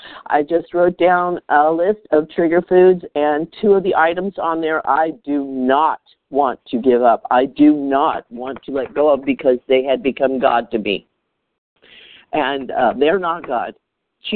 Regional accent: California, United States; I'm from California.

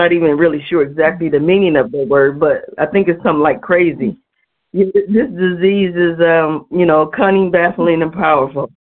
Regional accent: Cleveland, Ohio, United States; I'm from Cleveland, Ohio, compulsive overeater.

